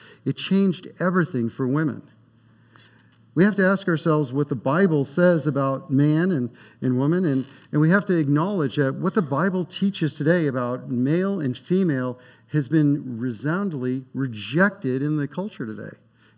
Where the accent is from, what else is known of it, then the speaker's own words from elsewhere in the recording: East Coast, United States; So much more of an East Coast thing than a West Coast thing. I grew up in the East Coast, so I know what a fluffernutter is.